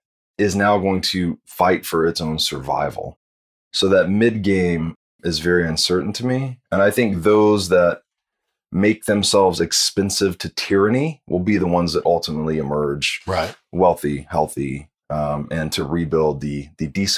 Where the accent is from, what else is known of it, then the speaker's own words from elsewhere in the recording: Tennessee, United States; Yeah, so I grew up in Tennessee, very traditional values.